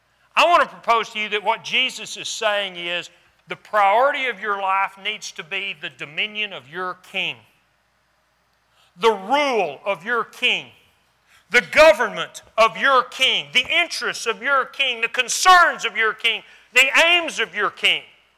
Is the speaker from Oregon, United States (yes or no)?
no; Texas, United States; now in Alabama, United States; I'm not from here, if you can't tell that. I grew up in Texas, okay? I love this country. I love Alabama. My wife's from here.